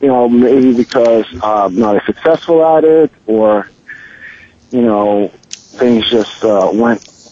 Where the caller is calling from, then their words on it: Denville, New Jersey, United States; I'm calling from Denville, New Jersey.